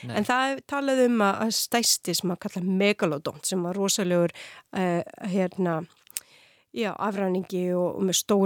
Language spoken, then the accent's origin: Icelandic; Vestmannaeyjar, Southern Region, Iceland; leikvöllurinn í kringum krakka sem alast upp í Vestmannum